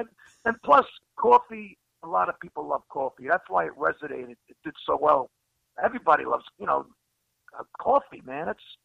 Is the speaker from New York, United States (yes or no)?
yes; New York, United States; Plus, I'm from New York, and I say coffee.